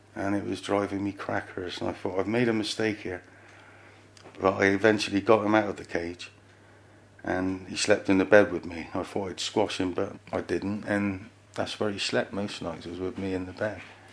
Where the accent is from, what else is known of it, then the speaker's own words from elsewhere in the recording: Bristol, South West England, United Kingdom; I'm from Bristol.